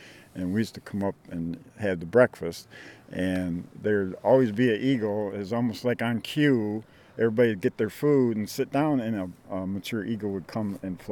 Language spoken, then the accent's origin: English; Rockford, Illinois, United States; now in Oregon, United States; I live in Oregon, and I've been in Oregon about 15 years. I grew up in Rockford.